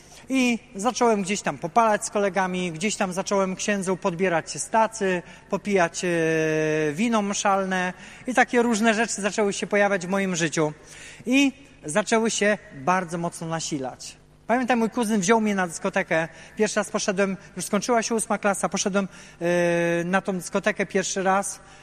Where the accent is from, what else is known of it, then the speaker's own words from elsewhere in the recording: Pomeranian Voivodeship, Poland; Pochodzę z rodziny katolickiej, bardzo mocnej, wierzącej ze wsi na Pomorzu